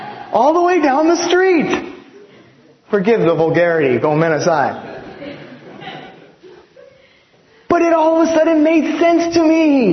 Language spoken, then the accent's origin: English; East Los Angeles, California, United States; I was remembering when I grew up in East Los Angeles.